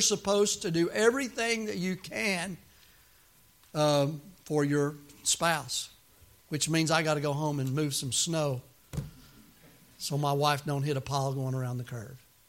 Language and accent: English; the South, United States; Now, I'm from the South.